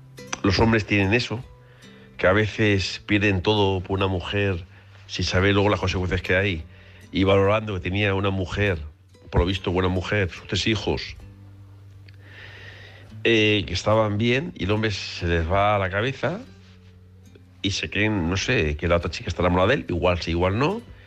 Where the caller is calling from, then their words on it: Barcelona, Catalonia, Spain; de Barcelona.